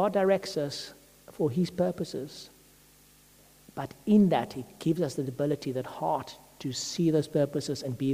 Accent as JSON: {"language": "English", "country": "South Africa", "said": "people come and say, oh, where are you from? Oh, I'm from South Africa."}